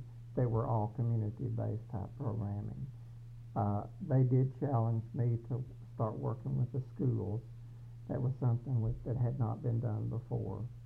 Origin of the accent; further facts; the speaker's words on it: Somerset, Kentucky, United States; Okay, I'm from Somerset, Kentucky.